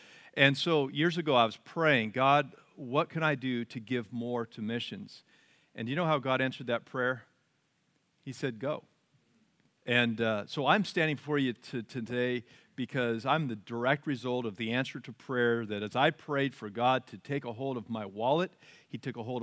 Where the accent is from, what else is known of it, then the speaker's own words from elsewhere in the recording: Oregon, United States; I grew up in Oregon, and I do a lot of outdoor stuff and backpacking and camping and all that.